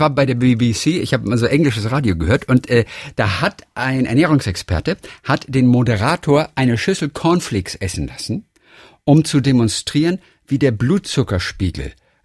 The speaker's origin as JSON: {"language": "German", "region": "Northern Germany", "country": "Germany", "said": "ich komme aus Norddeutschland. Früher waren das für mich Wurzeln."}